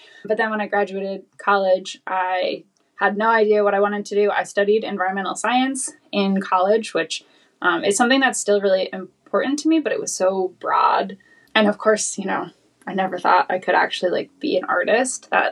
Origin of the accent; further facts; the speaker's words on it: Boston, Massachusetts, United States; Yeah, so I grew up down in Boston